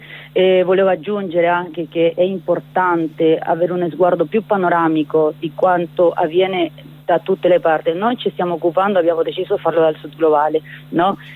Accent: Peru; Per esempio io sono del Perù

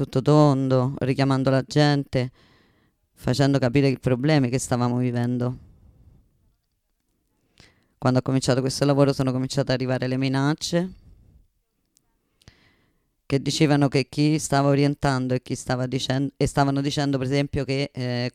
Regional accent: Toribío, Cauca, Colombia; vengo dalla Colombia, dal municipio di Toribio

